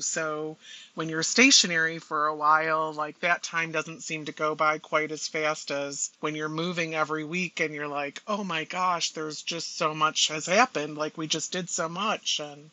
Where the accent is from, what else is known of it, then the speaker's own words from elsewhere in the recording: Michigan, United States; We're from Michigan, so we spent a lot of time on the sailboat in the summer, and I loved it.